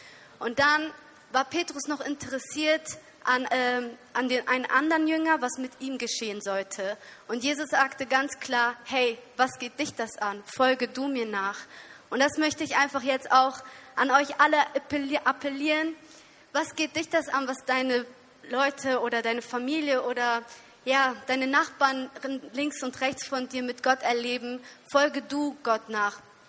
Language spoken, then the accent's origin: German; Osnabrück, Lower Saxony, Germany; Ich komme aus Osnabrück in Deutschland. Das ist ziemlich weit im Norden. Ich komme aus einer russlanddeutschen Gemeinde, habe also auch eine sehr große Familie.